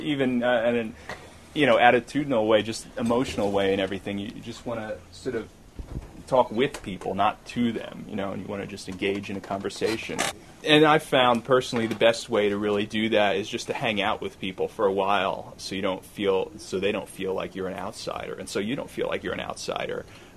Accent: New Jersey, United States; I mean, I knew I was an outsider. I didn't want them to know I was from New Jersey or anything.

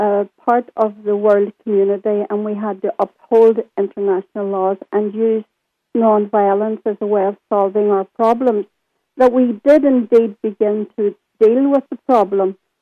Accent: Northern Ireland, United Kingdom; I come from Northern Ireland, and for a long time we lived in the politics of fear

